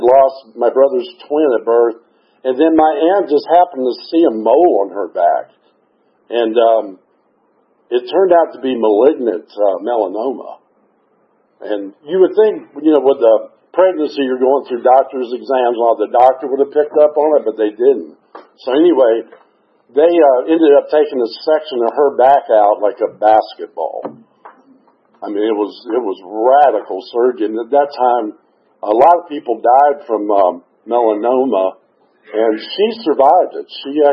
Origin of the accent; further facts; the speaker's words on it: Fort Worth, Texas, United States; born there; so at any rate, I was born in Fort Worth. We were there for about a year.